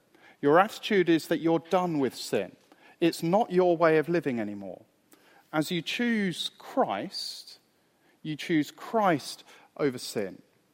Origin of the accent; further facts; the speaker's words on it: London, United Kingdom; When I grew up in London, and so growing up, we lived on the edge of London.